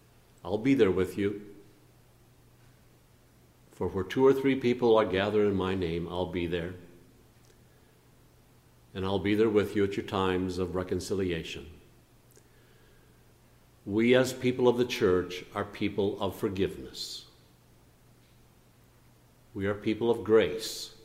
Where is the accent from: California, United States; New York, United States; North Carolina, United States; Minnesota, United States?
Minnesota, United States; I grew up in the Midwest. Naomi did. We're Minnesota born and bred. We grew up with Minnesota nice